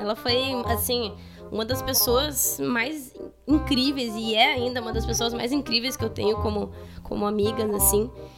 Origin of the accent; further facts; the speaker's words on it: Porto Alegre, Rio Grande do Sul, Brazil; also born or lived in Pelotas; Nasci, morei acho que até os 10 anos, mais ou menos, em Porto Alegre. E aí, depois, fui pra Pelotas. Morei 6 anos em Pelotas lá, né?